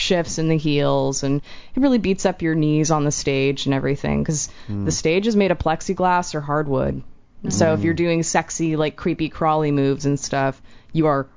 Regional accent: Boston, Massachusetts, United States; born there; also born or lived in Texas / St. Louis / Utah / New Jersey; Well, I was born in Boston, and I've moved progressively west as the years go by. Kind of jumped around a lot. Like, I went to high school in Texas, lived there for a number of years after

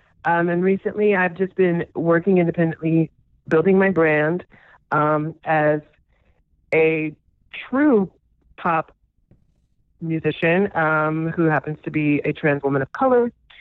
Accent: Columbus, Georgia, United States; now in New York, United States; but I'm from Atlanta, Georgia, a small town outside of Atlanta called Columbus, Georgia. So Atlanta by way of Columbus. But I moved to New York to pursue my career in theater and music.

